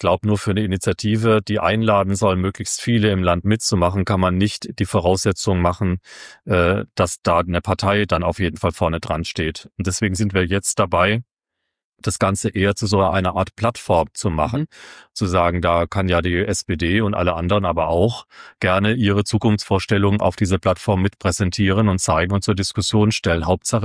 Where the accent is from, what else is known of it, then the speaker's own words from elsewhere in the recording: Wiesloch, Baden-Württemberg, Germany; also ich begründe es immer sozusagen mit einer Geschichte aus meiner Heimatstadt Wiesloch